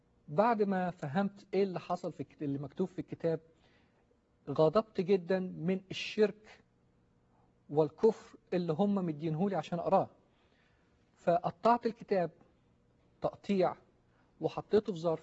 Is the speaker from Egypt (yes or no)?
yes; Egypt; born there; من مواليد مصر، وأول الولاد لأبويا وأمي. اتربيت في أسرة مسلمة ملتزمة باعتدال.